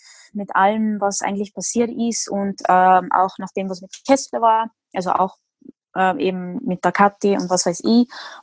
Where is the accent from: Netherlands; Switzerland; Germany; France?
Netherlands; now in Austria; bin ich Holländerin, aber ich wohne in Österreich, also so richtig, richtig holländisch fühle ich mich jetzt nicht, von dem her, aber in Österreich bin ich immer die Ausländerin, aber mein Name ist Tschechisch, aber Tschechisch bin ich jetzt auch nicht unbedingt, weil ich dort nie gelebt habe